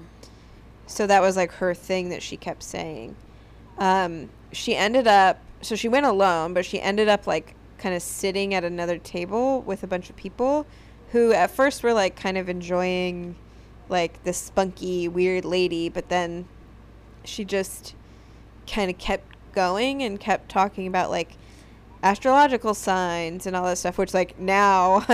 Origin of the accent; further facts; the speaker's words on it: Calabasas, California, United States; I grew up in Calabasas, which is just, like, over the mountains from Malibu. So we would go to Malibu all the time.